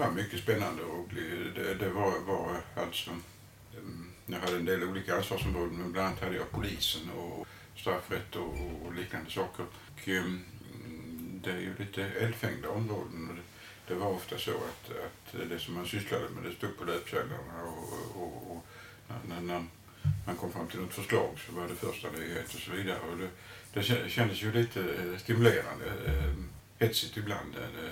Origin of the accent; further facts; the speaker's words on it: Malmö, Skåne, Sweden; accent: Skåne dialect; Det hörs väl på min dialekt att jag kommer från Skåne. Jag är uppvuxen i Malmö.